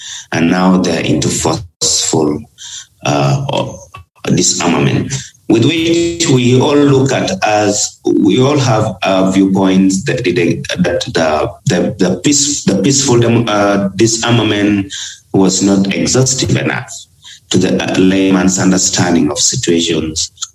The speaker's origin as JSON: {"language": "English", "town": "Abim", "region": "Northern Region", "country": "Uganda", "said": "Well, I am from Abim District. Abim District is in northeastern Uganda, Karamoja sub-region."}